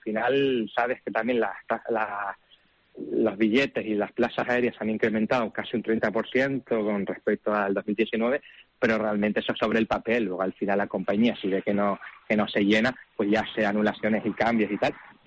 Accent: Spain; los que somos asiduos a los acueductos somos nosotros los españoles

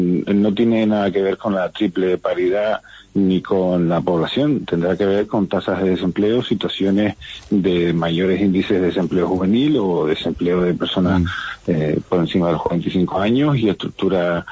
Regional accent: Fuerteventura, Canary Islands, Spain; Yo que soy de Fuerteventura es la única isla que no tiene un hospital terminado.

